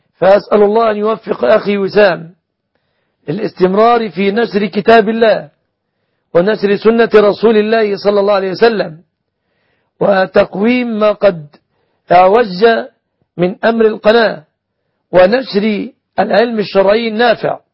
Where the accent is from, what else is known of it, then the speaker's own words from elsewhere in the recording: Egypt; بلادنا مصر السنية